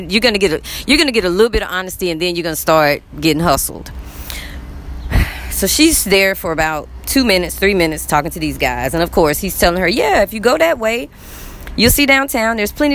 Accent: United States; Now, once again, I'm from America, so you can walk into somewhere and say, hey, can I sit here and get a charge?

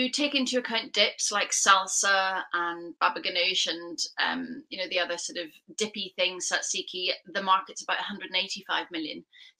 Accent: Northern Ireland, United Kingdom; I actually come from a catering family. I grew up in Northern Ireland, where my grandparents had a restaurant.

